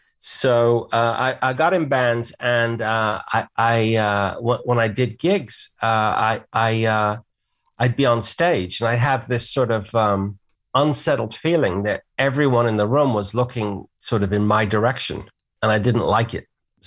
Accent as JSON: {"language": "English", "region": "England", "country": "United Kingdom", "tie": "born or raised there", "said": "So I grew up in England and it was interesting to see England through kind of like my parents' American eyes"}